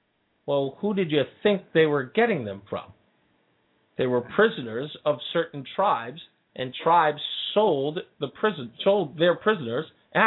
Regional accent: New York City, New York, United States; especially growing up in Hollis, Queens

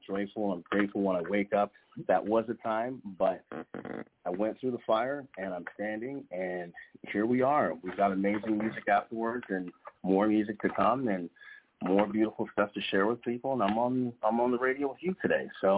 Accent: California, United States; because I was raised in California, so you know

